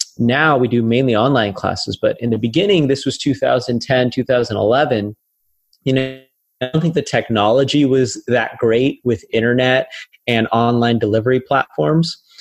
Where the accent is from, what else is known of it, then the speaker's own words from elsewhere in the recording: Las Vegas, Nevada, United States; So this was back in my hometown of Las Vegas.